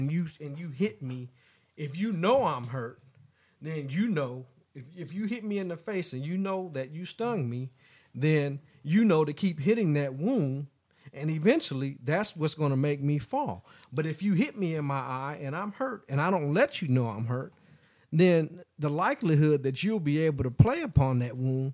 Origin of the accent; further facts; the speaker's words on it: United States; I'm a descendant of American slaves. Do you understand what that means? And no, they don't. First of all, I am an American. I'm the quintessential American.